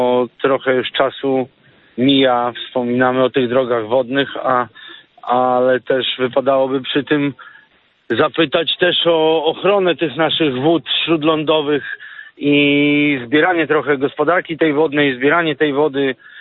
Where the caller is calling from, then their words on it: eastern Poland, Poland; ze wschodniej Polski. Pochodzę ze wschodniej Polski, ale mieszkam już długo na wybrzeżu.